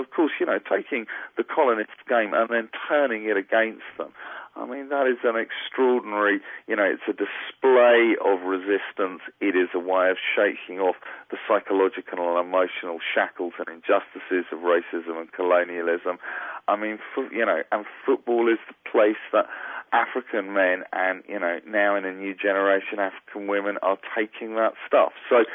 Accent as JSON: {"language": "English", "region": "England", "country": "United Kingdom", "said": "I find myself as an Englishman saying a surprising thing, but I like this German team."}